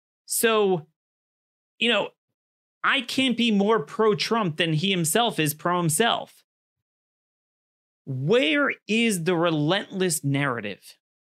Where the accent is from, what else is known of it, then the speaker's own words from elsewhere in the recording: Maryland, United States; We saw my home state of Maryland, thanks to the work we've done here